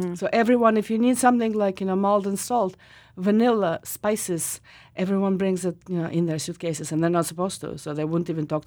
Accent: Russia; English is a second language; growing up in Russia, my second language was Spanish. I went to Spanish speaking school.

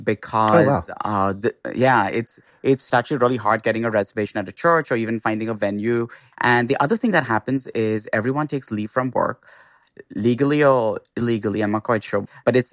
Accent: Mumbai, Maharashtra, India; And in India, I grew up in Bombay

